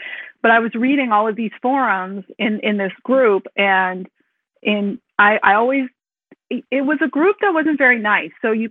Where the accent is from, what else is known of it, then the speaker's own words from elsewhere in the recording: Elk Grove, United States; from Elk Grove.